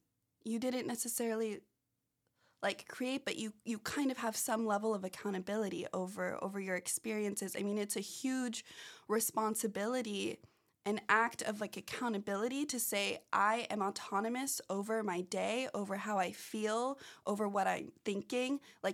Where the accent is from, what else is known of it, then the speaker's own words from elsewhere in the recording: San Diego, California, United States; I grew up in San Diego, so I remember being a sophomore wanting to take the AP Psych class